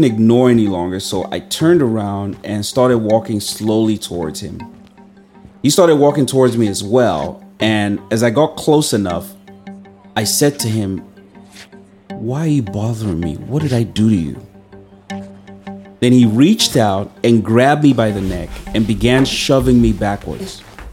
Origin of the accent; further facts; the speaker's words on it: Kaduna, Kaduna State, Nigeria; Even though I was coming from a very gentle background, you know, growing up in Kaduna and all, I was a tough kid.